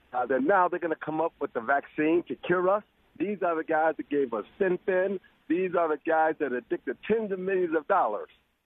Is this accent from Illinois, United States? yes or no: yes; Chicago, Illinois, United States; That's my hometown. Follow it closely.